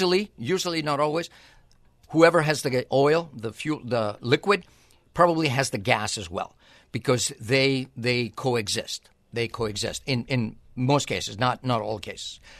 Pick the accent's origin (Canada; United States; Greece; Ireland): Greece; I'm as you know, I'm Greek, but very American. I'm American